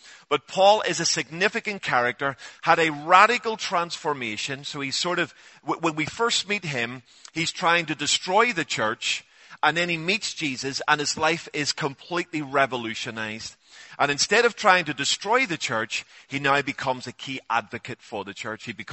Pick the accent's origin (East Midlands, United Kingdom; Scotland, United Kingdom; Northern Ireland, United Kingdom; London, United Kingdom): Northern Ireland, United Kingdom; Belfast; So actually I'm from Belfast and he was from Belfast.